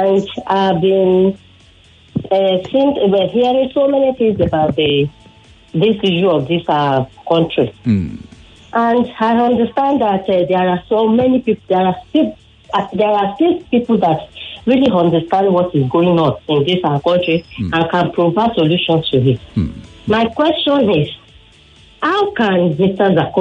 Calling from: Egbeda, Nigeria; I'm calling from Egbeda.

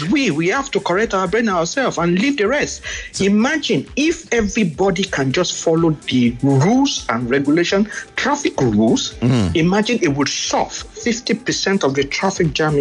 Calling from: Saudi Arabia; And I'm calling from Saudi Arabia, by the way.

